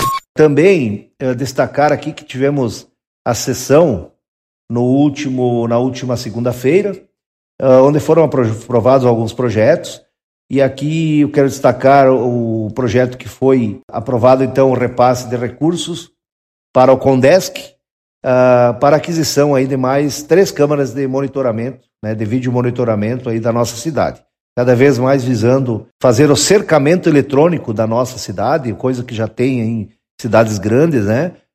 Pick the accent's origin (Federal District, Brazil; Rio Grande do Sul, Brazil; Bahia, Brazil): Rio Grande do Sul, Brazil; Esse é o nosso carnaval, nós somos gaúcho, esse é o nosso principal festa